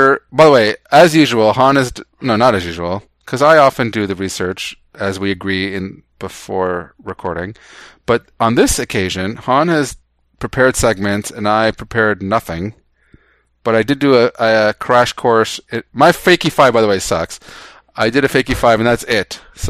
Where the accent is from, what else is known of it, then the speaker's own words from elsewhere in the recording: Canada; Did we ever mention we're Canadian?